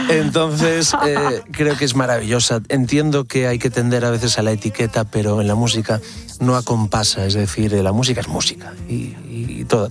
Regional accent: Pantín, Galicia, Spain; soy de aldea, como decías, me encantó la presentación, yo soy de Pantín. Para mí Ferrol me pareció una ciudad gigantesca, era enorme en mi infancia

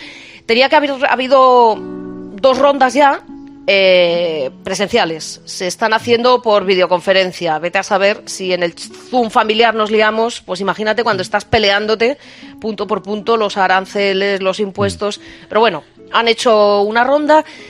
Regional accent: Spain; now in United Kingdom; yo soy expatriada. Yo soy española, pago impuestos en España

